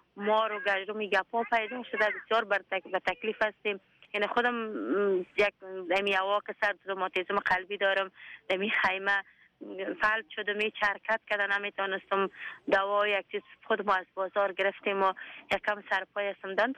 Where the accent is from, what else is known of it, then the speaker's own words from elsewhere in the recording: Afghanistan; از افغانستان برامدیم آمدیم.